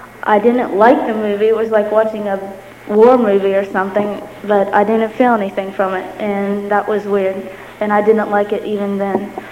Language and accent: English; Parkersburg, West Virginia, United States; I was born in Parkersburg. I've lived in Parkersburg all my life. And it's a little town. It's not a little town, but it is a little town.